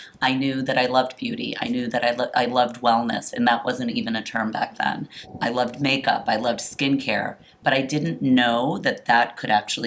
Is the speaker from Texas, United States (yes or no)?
no; Washington, District of Columbia, United States; I grew up in Washington, D.C., and we were consulting for the D.C. government, actually.